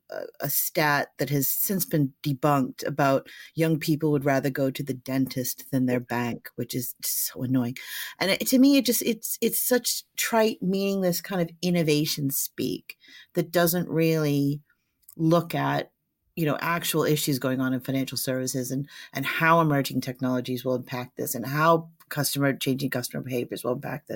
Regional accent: United States; I can say this because I'm American

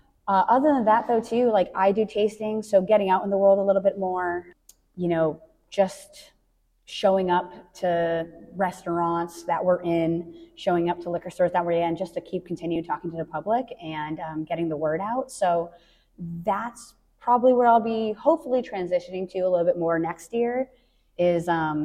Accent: Massachusetts, United States; I grew up in Central Mass.

